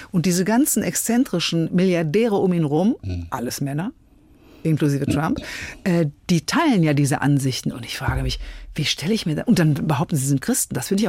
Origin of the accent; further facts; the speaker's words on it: North Rhine-Westphalia, Germany; Ich bin auch Rheinländerin.